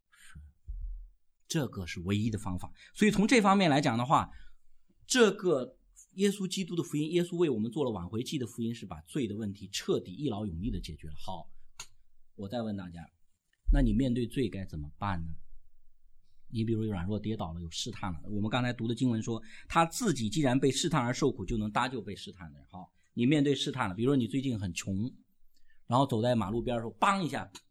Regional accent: China; 孔老夫子，我们中国人都喜欢讲一个说，严以律己，宽以待人，是吧？

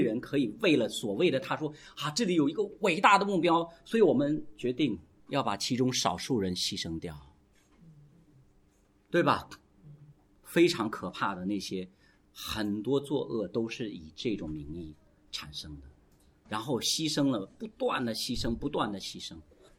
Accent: China; 你知道我们中国人特别喜欢讲这种人，就是讲所谓的诸葛亮，是吧？

